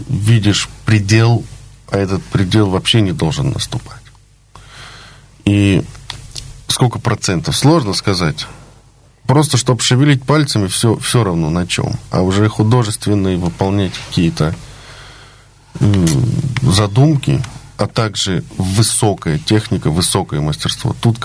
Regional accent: Moscow, Russia; Мы из Москвы.

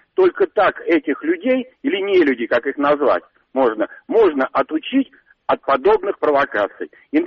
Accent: Moscow, Russia; Я коренной москвич, русский.

